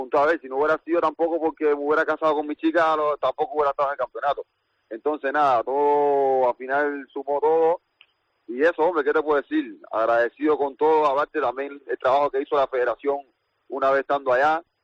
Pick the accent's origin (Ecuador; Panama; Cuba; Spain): Cuba; y más de donde vengo, de Cuba, que somos luchadores todos